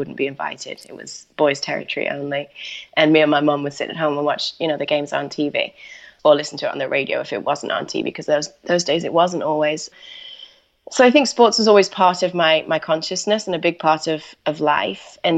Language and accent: English; Manchester, North West England, United Kingdom; moved away; also born or lived in Spain; I grew up in Manchester, but decided I wanted to leave the UK and go off and do just travel around a little bit. I went over to Spain.